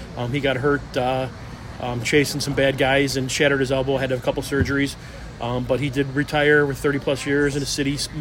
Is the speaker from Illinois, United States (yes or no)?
yes; Chicago, Illinois, United States; I grew up in Ashburn, 77th and Trumbull, down the street from Dooley Park.